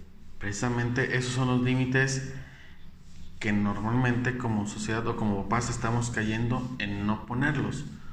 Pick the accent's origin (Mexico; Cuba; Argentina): Mexico; Y incluso como mexicanos tenemos un dicho, ¿no?